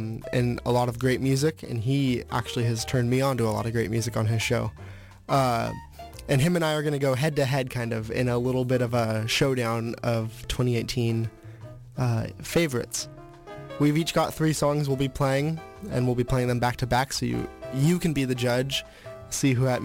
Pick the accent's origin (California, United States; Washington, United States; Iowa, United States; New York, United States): Washington, United States; Tacoma; my good friend Cisco Aragon, who is a radio DJ in Tacoma, Washington, my hometown.